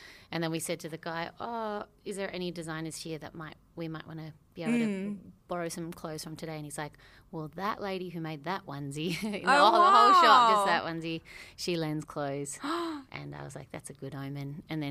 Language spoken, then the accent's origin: English; Australia; we are all in … we're from Australia